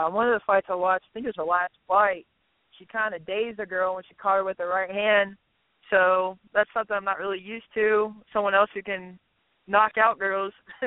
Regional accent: Columbia, Missouri, United States; I mean, obviously I'm from Columbia, and it's right in the middle of Columbia

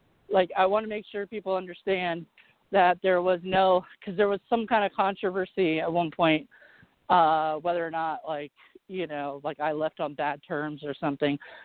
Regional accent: Williamsburg, Virginia, United States; I grew up in Williamsburg, Virginia.

